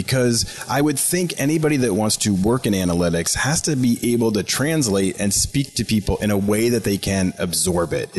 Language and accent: English; Boston, Massachusetts, United States; Yeah, so this is the point where I tell you that I'm a Bostonian, born and raised, and a Red Sox fan